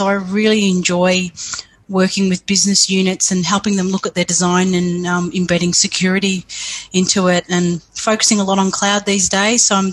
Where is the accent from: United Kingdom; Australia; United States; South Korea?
Australia; As an Australian, that was an opportunity of a lifetime.